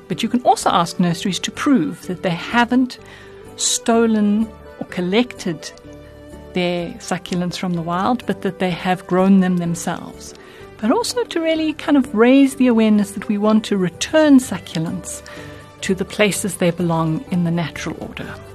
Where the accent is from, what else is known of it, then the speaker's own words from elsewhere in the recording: South Africa; But I wanted to alert us as South African children to this, because succulents are the only plants really that can grow in a whole large part of our country.